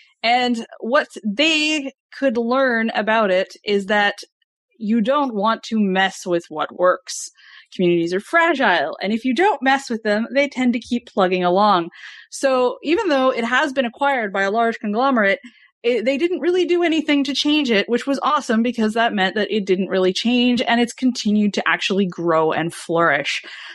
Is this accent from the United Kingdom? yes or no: no; Canada; because I am Canadian, patriotic